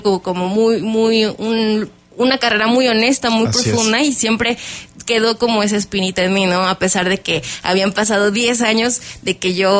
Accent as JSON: {"language": "Spanish", "town": "Actopan", "region": "Hidalgo", "country": "Mexico", "lives_now": "Querétaro, Mexico", "said": "Sí, yo soy de Actopan."}